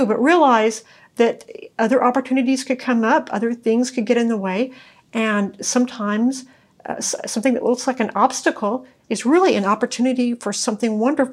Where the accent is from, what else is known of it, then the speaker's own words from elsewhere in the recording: United States; moved away as an adult; now in Sydney, Australia; Well, I'm American. You can probably tell from my strange accent. And moved here to Sydney about 3.5 years ago and with my husband.